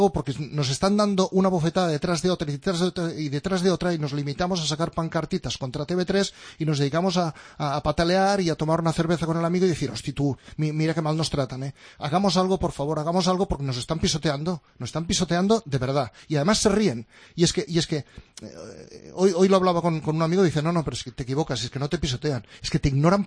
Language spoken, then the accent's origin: Spanish; Catalonia, Spain; que soy catalán, que he nacido aquí